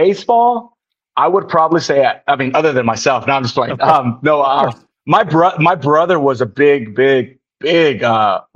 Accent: Los Angeles, California, United States; So I'm a Los Angeles kid. I'm an LA kid, the Cali kid. I grew up in LA. I come from an immigrant family, born and raised in LA, grew up.

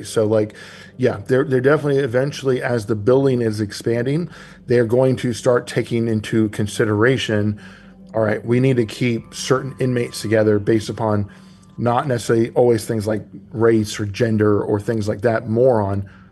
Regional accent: Charleston, South Carolina, United States; And I grew up in Charleston, and I grew up all my whole life hearing about the legend of Lavinia.

